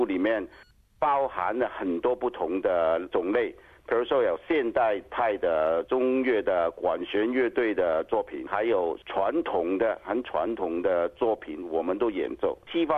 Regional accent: Hong Kong; now in Australia; 我本身是从香港来的。

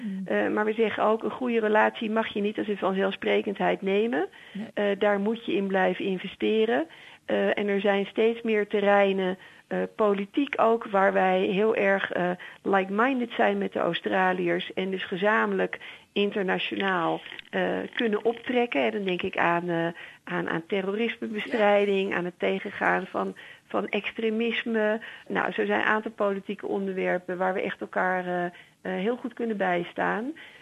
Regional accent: North Holland, Netherlands; kom uit een kleine familie, een gezin met twee kinderen. Heb het grootste gedeelte van mijn jeugd in het Gooi gewoond, omdat mijn vader bij de omroep werkte.

